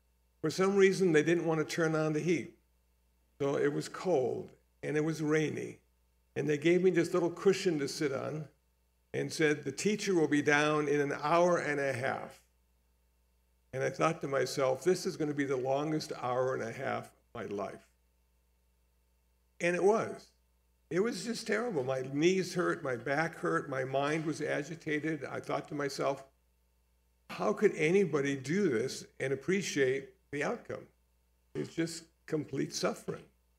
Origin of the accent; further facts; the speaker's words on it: Phoenix, Arizona, United States; also born or lived in Iowa / Wisconsin; now in Los Angeles, United States; So I was born in Iowa 76 years ago, as a matter of fact, and raised in Phoenix, Arizona, spent some time in Wisconsin, lived in L.A. since 1969.